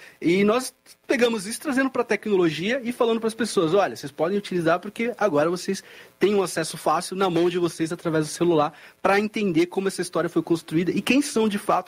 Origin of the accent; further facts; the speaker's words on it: São Paulo, Brazil; now in Florianópolis, Brazil; mas eu sou de São Paulo, hoje moro em Florianópolis.